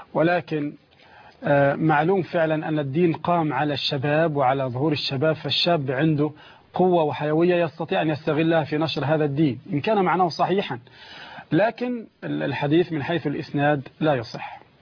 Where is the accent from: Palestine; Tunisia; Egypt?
Egypt; وهذا موجود حتى عندنا في مصر. في مصر هنا موجود